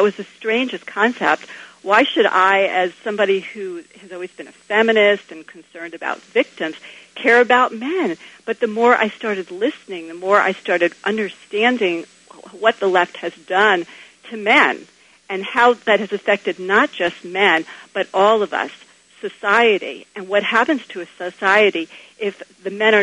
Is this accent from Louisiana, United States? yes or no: no; New York, United States; now in Berkeley, United States; I grew up in New York with a dad who thought that liberals were great and conservatives were the devil.